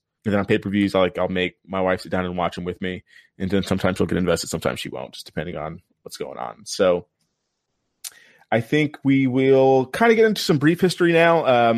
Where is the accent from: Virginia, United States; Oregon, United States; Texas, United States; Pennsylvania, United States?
Texas, United States; El Paso; I grew up in El Paso where Eddie Guerrero was born.